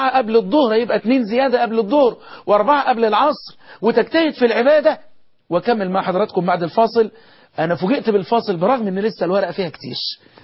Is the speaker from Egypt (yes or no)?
yes; Egypt; بلدنا مصر